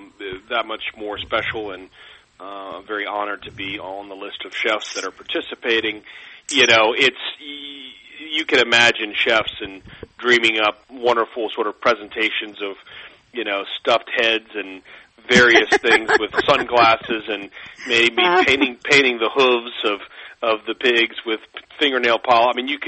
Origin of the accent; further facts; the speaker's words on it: New Orleans, Louisiana, United States; The dessert book was really about growing up in New Orleans and sort of the sweets